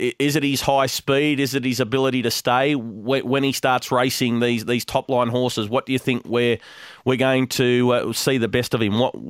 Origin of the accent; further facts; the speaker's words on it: Canberra, Australian Capital Territory, Australia; I just made the move to Sydney after growing up in Canberra